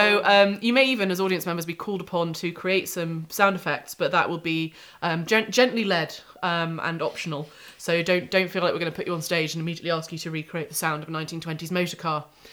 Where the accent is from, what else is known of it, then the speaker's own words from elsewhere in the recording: Scotland, United Kingdom; born there; It's all right, I was born in Scotland, it's fine.